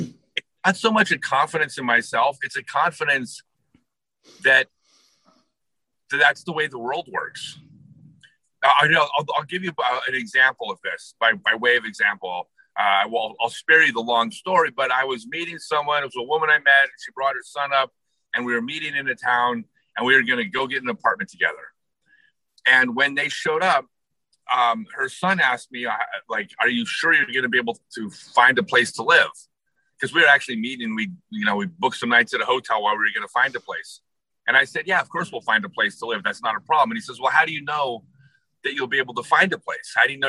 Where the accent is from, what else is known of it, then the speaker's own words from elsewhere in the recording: Los Angeles, California, United States; So I grew up in Los Angeles.